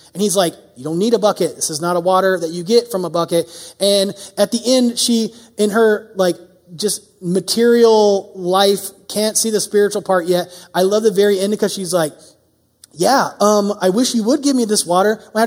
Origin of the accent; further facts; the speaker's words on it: United States; I'm from the South where you do walk up to strangers and you're just like, hey, how's it going, man?